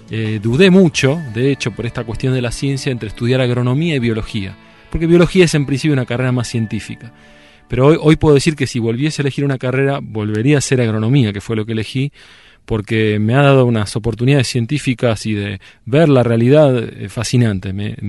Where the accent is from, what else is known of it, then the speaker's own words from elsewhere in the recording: Buenos Aires, Argentina; now in San Luis, Argentina; Me crié en Buenos Aires, en la capital, pero hace 4 años vivo en San Luis, por una decisión más que nada familiar. Con mi esposa nos vinimos a San Luis y nos radicamos acá